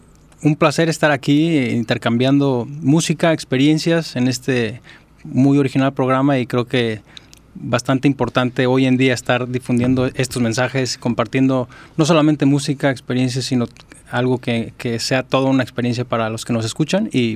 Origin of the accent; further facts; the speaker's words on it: Mexico City, Mexico; now in Puerto Vallarta, Mexico; vivir en Vallarta desde hace 3 años. Estoy encantado de vivir aquí, honestamente. Yo soy de la Ciudad de México